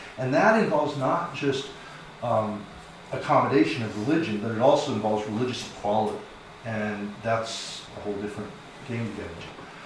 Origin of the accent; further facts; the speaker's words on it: United States; I, as an American and a Christian, I have a really hard time with that.